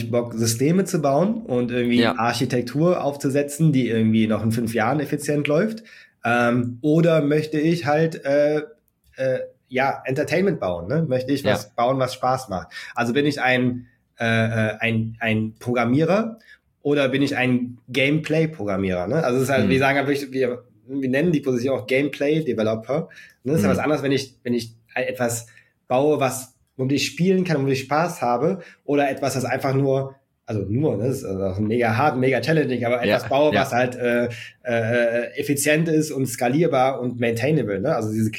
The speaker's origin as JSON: {"language": "German", "country": "Germany", "tie": "born or raised there", "said": "wie sind wir hier in Deutschland mit Games aufgewachsen? Das ist irgendwie, ich hatte früher einen Gameboy, dann irgendwie beim Kumpel bin ich dann Super Nintendo spielen gegangen."}